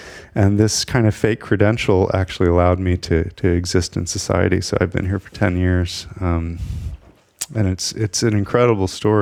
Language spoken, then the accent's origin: English; United States; After some time had passed, I decided I was no longer American, so I pretended to be Swiss, and my accent gave me away, so I pretended to be a mute Swiss person.